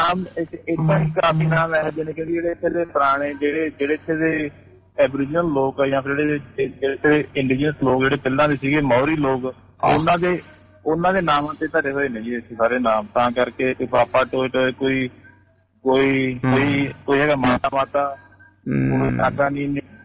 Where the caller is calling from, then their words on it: New Zealand; ਮੈਂ ਜੀ ਨਿਊਜ਼ੀਲੈਂਡ ਤੋਂ ਬੋਲਦਾ